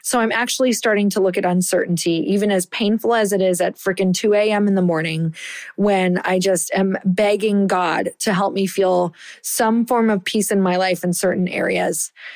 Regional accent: Michigan, United States; I am from Upper Michigan. I am like a badass because I survived those winters.

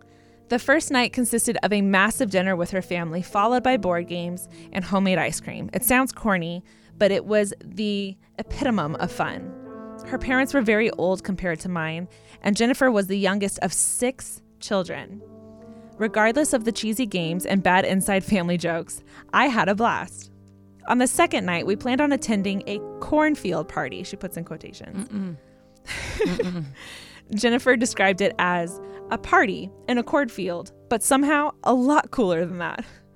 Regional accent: Portland, Oregon, United States; I'm from Portland, Oregon, but was visiting a classmate of mine in Iowa

